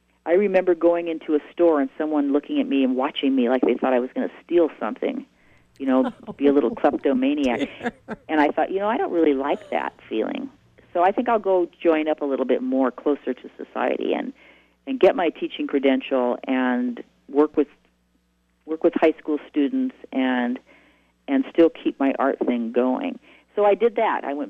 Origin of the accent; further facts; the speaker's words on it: Bakersfield, California, United States; also born or lived in Kingsburg / McFarland / Delano; I was born in Kingsburg, which is near Fresno, and my family gradually moved south as they were seeking, you know, success economically. And we lived in McFarland, which was a charming little rural community, and then Delano, and finally settling in Bakersfield.